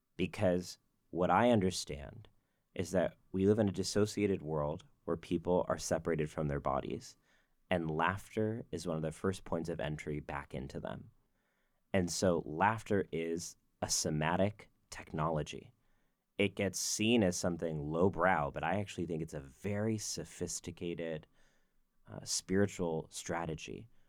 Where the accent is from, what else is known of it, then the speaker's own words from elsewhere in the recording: Texas, United States; growing up in Texas, I didn't have the language to describe what I was.